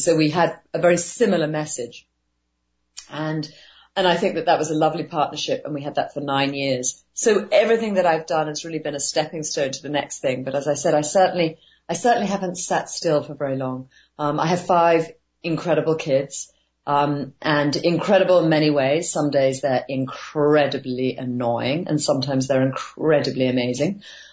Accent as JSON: {"language": "English", "region": "London", "country": "United Kingdom", "tie": "born there", "said": "I was born in England, London"}